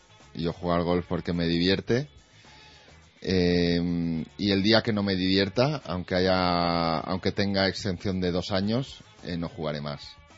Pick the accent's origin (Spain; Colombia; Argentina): Spain; yo soy me siento muy español